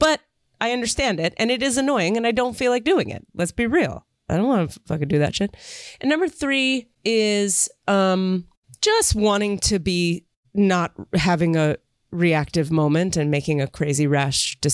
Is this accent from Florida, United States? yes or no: yes; Miami, Florida, United States; I'm from Miami.